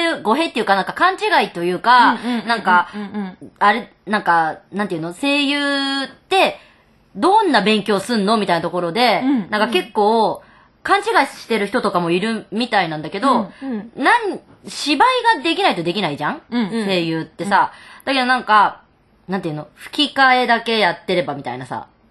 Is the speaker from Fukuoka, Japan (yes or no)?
no; Hiroshima, Japan; 私、広島出身なんで、すごく困ったの。やっぱり方言は。